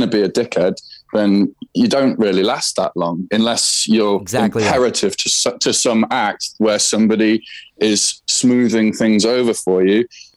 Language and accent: English; England, United Kingdom; accent: English; would hear my English accent, and sometimes it was a bit touch and go until I showed them the pictures of what I was doing